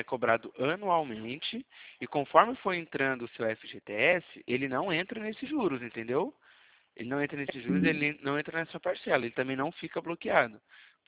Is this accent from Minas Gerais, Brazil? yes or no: no; São Paulo, Brazil; eu sou de São Paulo, da Poupacred.